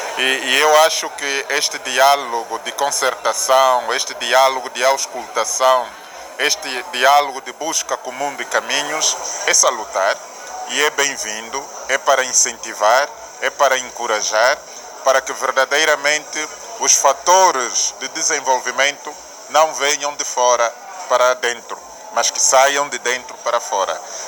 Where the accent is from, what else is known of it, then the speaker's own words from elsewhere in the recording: Angola; enquanto angolanos, enquanto membros desta região e enquanto filhos desta pátria.